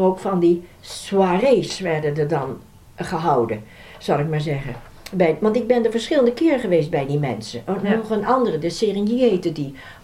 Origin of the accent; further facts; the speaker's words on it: Netherlands; Ik kwam uit Holland.